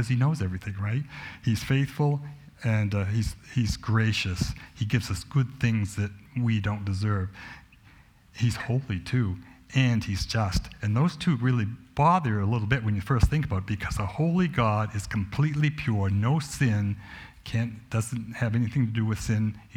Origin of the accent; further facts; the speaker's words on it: Dennisville, New Jersey, United States; there was an elderly man in my town when I grew up in Dennisville